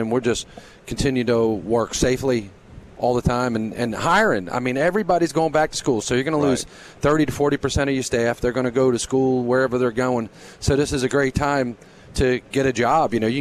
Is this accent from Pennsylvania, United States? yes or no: yes; Philadelphia, Pennsylvania, United States; accent: Philly; I hate to even hear my crusty Philly accent.